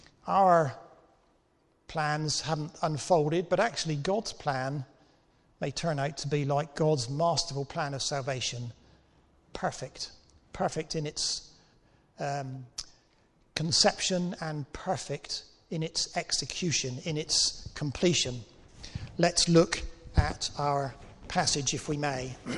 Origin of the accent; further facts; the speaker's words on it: South West England, United Kingdom; You may have figured by now that my accent is not a refined Surrey accent. I'm actually a refugee from Cornwall. I have never been civilized by those people living in Guildford.